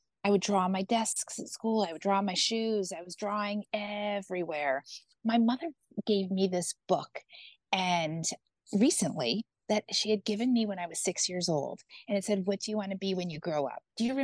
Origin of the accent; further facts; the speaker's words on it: La Jolla, California, United States; I grew up in San Diego. Uh-huh. In a really like sweet little town called La Jolla, but we were always in New York all the time.